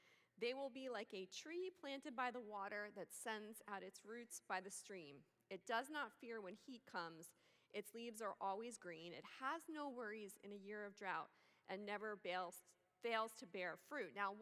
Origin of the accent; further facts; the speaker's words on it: New York, United States; one of the things you need to know about me is I am from New York, so I'm very demonstrative. I'm learning Midwest nice